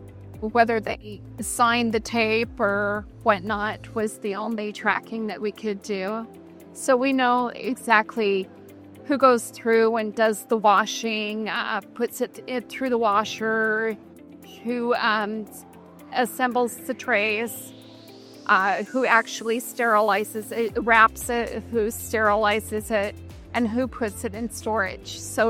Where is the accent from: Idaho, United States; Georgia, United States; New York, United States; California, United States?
Idaho, United States; Idaho Falls; I'm from Idaho Falls, Idaho.